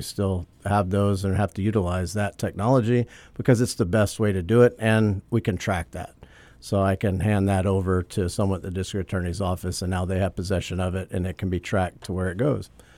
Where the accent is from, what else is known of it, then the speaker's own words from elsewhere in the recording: Louisiana, United States; What's the math? I'm from Louisiana.